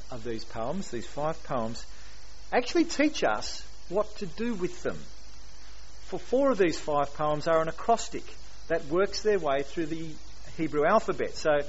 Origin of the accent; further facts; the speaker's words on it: Australia; I think as Australian people, mourning is something that we don't do.